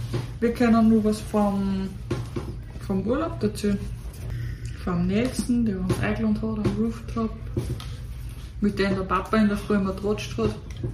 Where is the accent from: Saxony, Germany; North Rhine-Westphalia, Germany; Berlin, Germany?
North Rhine-Westphalia, Germany; Cologne; dann konnte ich wenigstens als Kölner sogar sagen